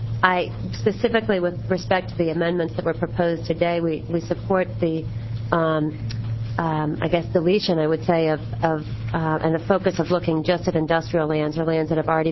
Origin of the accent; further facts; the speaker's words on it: Oregon, United States; I grew up in Coos County.